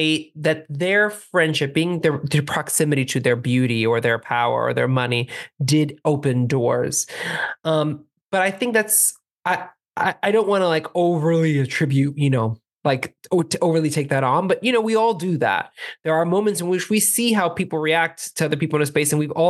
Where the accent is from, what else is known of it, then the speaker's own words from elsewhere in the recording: Miami, Florida, United States; This is a language I've spoken. We grew up in Miami.